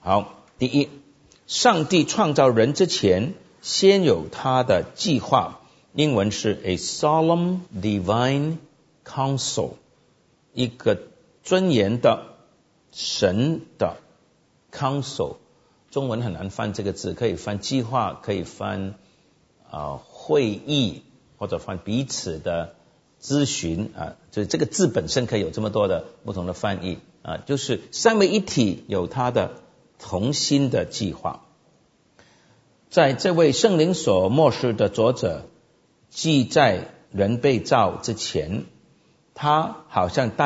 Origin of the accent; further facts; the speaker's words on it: China; also born or lived in Chicago, United States; 第一是一个君王的复数，就是说我们中国人呢，皇帝称自己做朕，那可能有些西方的皇帝称自己做我们。哎，我以前在芝加哥牧会的时候